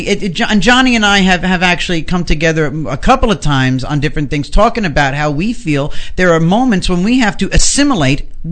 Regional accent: New York, United States; Oh, we're from New York, and we flaunt it. We talk our own language.

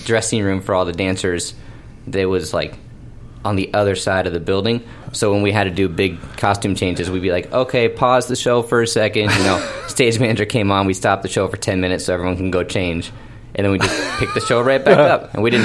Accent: Denver, Colorado, United States; Yeah, I'm from Denver, and I've, you know, only been to a handful of states.

